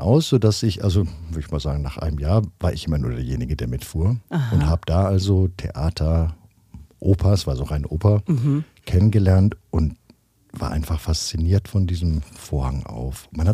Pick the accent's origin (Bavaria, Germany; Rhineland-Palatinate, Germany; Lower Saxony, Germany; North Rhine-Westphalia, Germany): Lower Saxony, Germany; Hagenburg; Ich meine, ich komme aus Hagenburg, einem kleinen Ort und jetzt ist man in New York